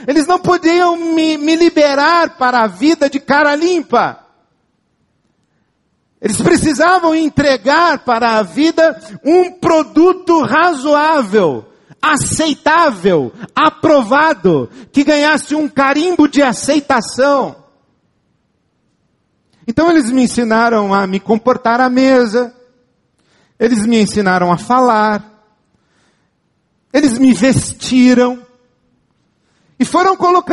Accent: Brazil; Ser humano, masculino. Eu sou brasileiro.

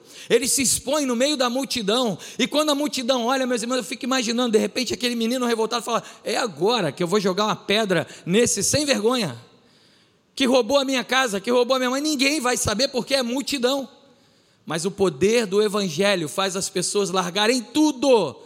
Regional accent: Brazil; percebeu meu sotaque, ela falou, você não é daqui. Eu falei, não, eu sou brasileiro.

